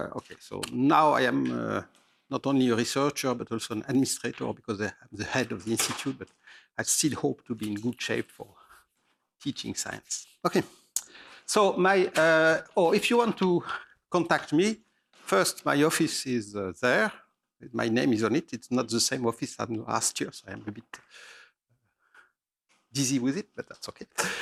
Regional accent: France; accent: French; English is a second language; so I'm French, as you can guess from my accent.

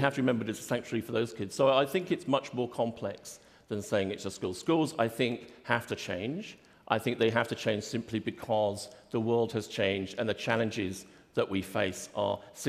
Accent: United Kingdom; Obviously, I refer to that because I'm British

